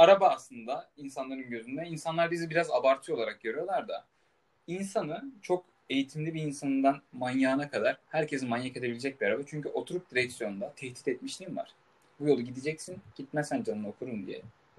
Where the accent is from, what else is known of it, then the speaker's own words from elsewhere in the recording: Karabük, Turkey; Biz Karabüklüyüz ya.